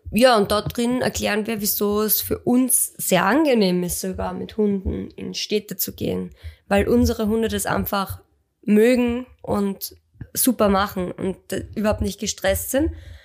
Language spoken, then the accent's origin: German; Austria; wir kommen halt aus Österreich und in Österreich ist das durchaus normal, dass man das mit hat.